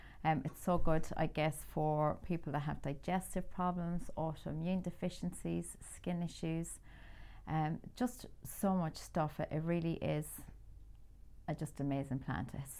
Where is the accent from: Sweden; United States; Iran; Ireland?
Ireland; I'm Irish, as you can tell from my accent.